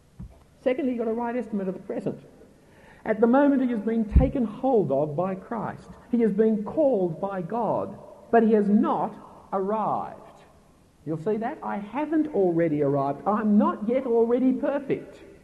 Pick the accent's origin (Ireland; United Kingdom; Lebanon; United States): United Kingdom; now in Australia; I may live in Australia, but I still live as a British person. I speak English with certain qualifications.